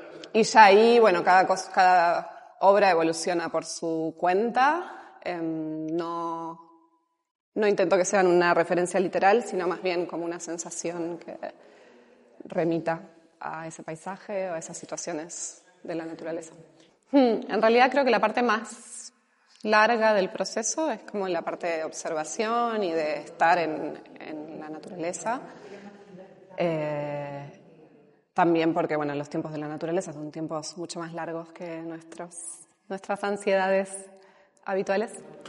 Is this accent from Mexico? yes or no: no; Argentina; now in Spain; Yo soy de Argentina. Siempre tuve mucha relación con el campo y con la naturaleza. Mi familia vive en la periferia de Buenos Aires. Pero desde hace ya casi 10 años vivo. Primero empecé viniendo puntualmente y ahora ya vivo oficialmente hace como unos 8 años aquí en el Valle de Ricote.